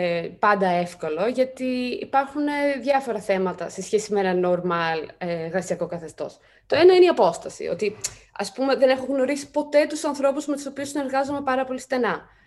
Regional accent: Greece; Κοίτα, εγώ είμαι Ελληνίδα, εδώ μεγάλωσα. Έχω φύγει πολλά χρόνια έξω

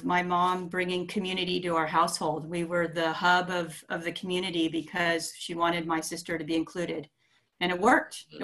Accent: Hawaii, United States; I think if I tell you where I grew up, you'll understand why I ended up here. I grew up in Hawaii.

